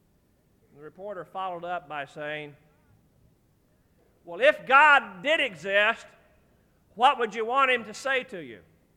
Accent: United States; After all, I'm an American and I'm male.

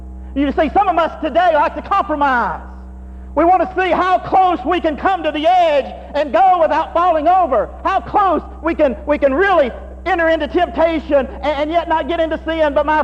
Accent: Tennessee, United States; I remember growing up in East Tennessee, we had some strange kind of ceremonies from time to time and celebrations.

